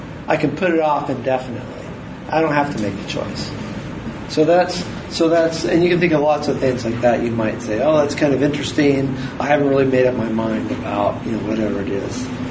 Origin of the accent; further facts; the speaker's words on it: Eugene, Oregon, United States; I would say that for a person, it's kind of hard with growing up in Eugene